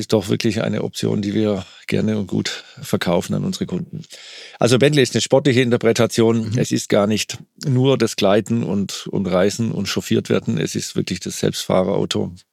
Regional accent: Stuttgart, Baden-Württemberg, Germany; born there; geboren in Stuttgart.

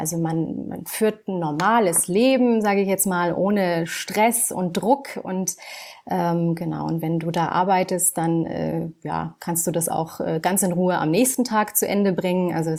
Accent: Tunisia; now in Munich, Germany; Tunesien ist meine Heimat und mein aktueller Wohnort ist München.

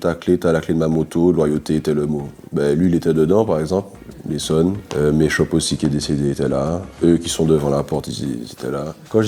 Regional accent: Martinique, France; On a grandi ensemble en Martinique.

